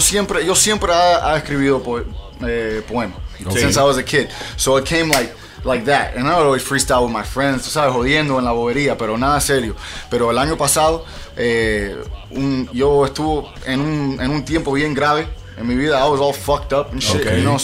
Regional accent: Miami, Florida, United States; From Miami. I was born and raised. Nacido y creído aquí. En South Miami Hospital y todavía vivo por allá

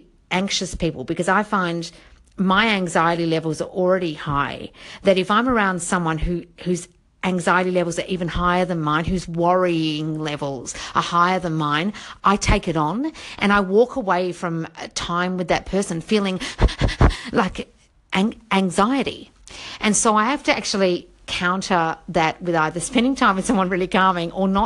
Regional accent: Australia; now in London, United Kingdom; And obviously I'm Australian and I live in London

